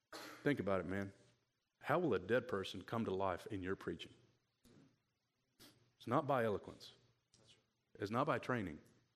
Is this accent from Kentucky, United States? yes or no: yes; Kentucky, United States; also born or lived in Detroit; My dad was born and raised in Detroit. I was born there, grew up in Kentucky.